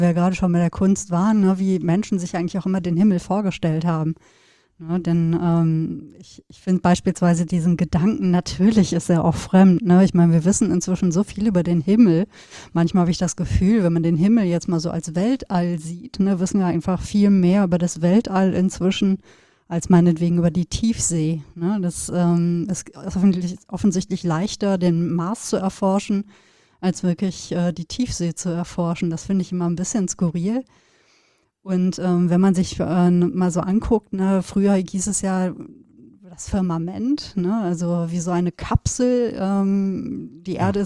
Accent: North Rhine-Westphalia, Germany; Es gab keine Straßenlaternen, das heißt, wenn es dunkel war, dann war es bei uns im Sauerland dunkel.

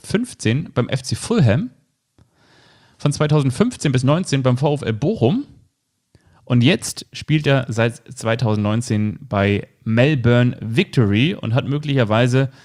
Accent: Neunkirchen, Lower Austria, Austria; born there; Ich bin 1986 geboren. Ich bin in Neunkirchen geboren, ganz genau, und zwar am 7. April. Und Neunkirchen ist in Österreich.

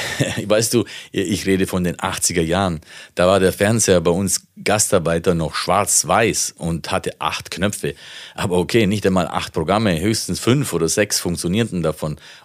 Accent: Italy; now in Germany; Du weißt ja, bei uns in Italien ist ja die Zahl 13 eine Glückszahl und hier ist sie eine Pechszahl.

